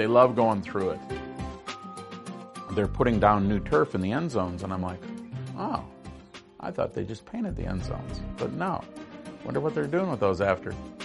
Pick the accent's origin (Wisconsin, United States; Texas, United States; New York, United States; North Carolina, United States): Wisconsin, United States; Green Bay; born there; I was born in Green Bay in 1960. My grandparents had a store on 9th Street, not too far from Lambeau.